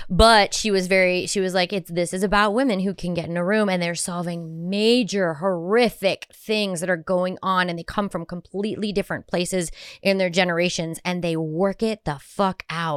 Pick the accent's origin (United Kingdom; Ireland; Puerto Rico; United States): Ireland; Because I'm Irish and that would be in her DNA.